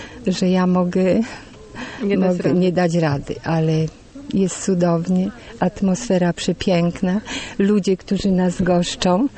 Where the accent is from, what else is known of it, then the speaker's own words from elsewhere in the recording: Nowe Skalmierzyce, Greater Poland Voivodeship, Poland; Ja jestem parafianką z Nowych Skalmierzyc, z parafii Bożego Ciała.